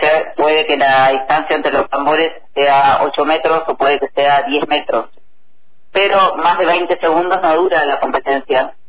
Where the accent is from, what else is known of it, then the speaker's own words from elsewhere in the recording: Río Colorado, Río Negro, Argentina; somos los 2 de Río Colorado y además vivimos juntos.